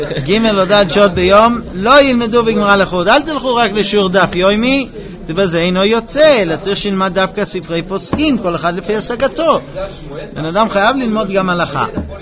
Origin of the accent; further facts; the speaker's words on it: United States; וכך אני גם גדלתי בארצות הברית